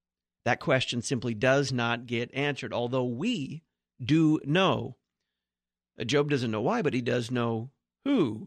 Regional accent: Texas, United States; This one comes from Darren in Garland, Texas, my home state.

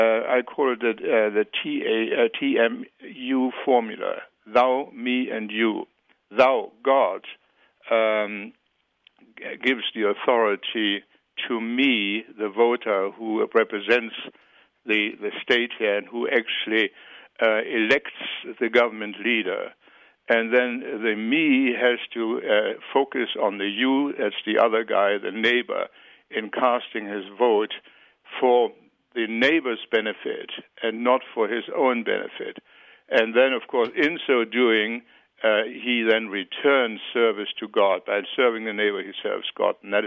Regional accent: Germany; now in United States; look, to begin with, I'm from Germany, where we also have, of course, a democracy.

